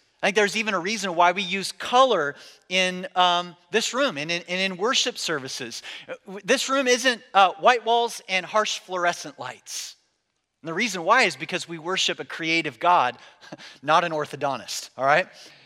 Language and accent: English; Midwest, United States; I grew up in the Midwest, and I don't know how many of you have ever been in a good old-fashioned Midwest thunderstorm